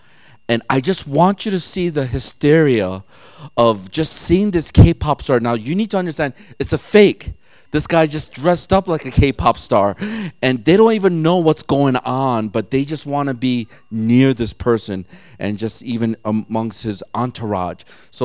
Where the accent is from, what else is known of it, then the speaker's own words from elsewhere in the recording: South Korea; now in United States; I'm Korean, you know. I'm originally from Korea. And they go, oh. Then I go, then America. You know, I'm Korean-American.